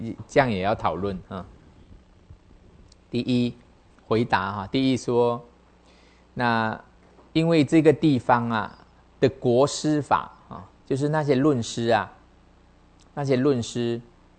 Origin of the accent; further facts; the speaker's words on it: China; 但是我们中国人还是很多这种中国传统的机会